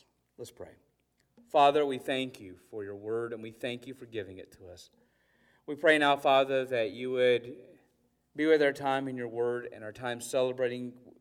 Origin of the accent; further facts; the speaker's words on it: South Carolina, United States; Growing up in South Carolina, they had this store specifically around the Pelzer area called Sky City.